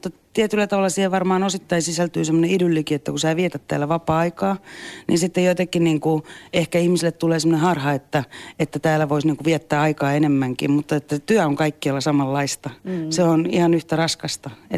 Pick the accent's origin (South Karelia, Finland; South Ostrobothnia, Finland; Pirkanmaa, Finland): Pirkanmaa, Finland; Sastamala; now in Pyhämaa, Finland; Me ollaan Sastamalasta tai Tyrväältä paremminkin, mutta että ollaan tosiaan jo ihan lapsuudesta asti on täällä Pyhämaalla viettänyt ensin toisten nurkissa ja sitten vuodesta 1998 omissa nurkissa.